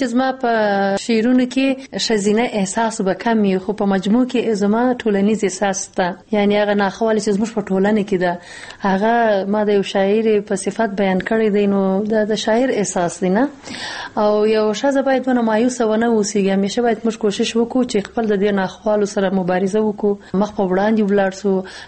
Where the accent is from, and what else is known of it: Afghanistan